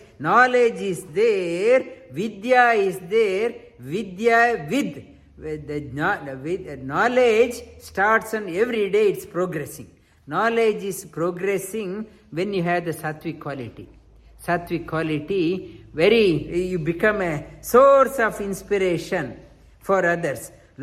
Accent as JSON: {"language": "English", "country": "India", "said": "I don't want to be called as a Bharatiya. I want to be called as Indian."}